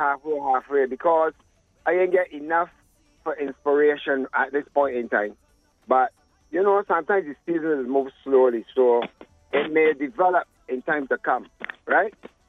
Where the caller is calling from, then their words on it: Saint Michael, Barbados; I'm right here by a place that closed down called Kentucky.